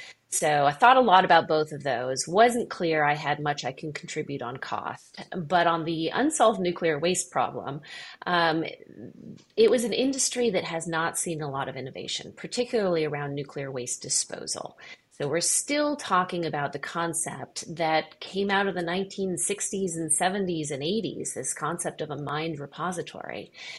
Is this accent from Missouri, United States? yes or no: no; Berkeley, California, United States; I grew up in Berkeley, California. So Berkeley, California is not known for a particularly pro-nuclear stance.